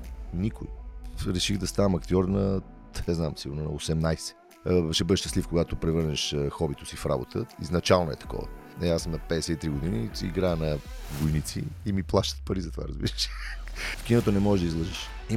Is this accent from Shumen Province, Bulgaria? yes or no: no; Sofia City, Bulgaria; Аз съм израснал на Витошкия патриарх